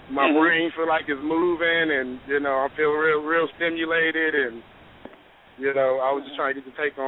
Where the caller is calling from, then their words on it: Tennessee, United States; I'm calling in from Tennessee.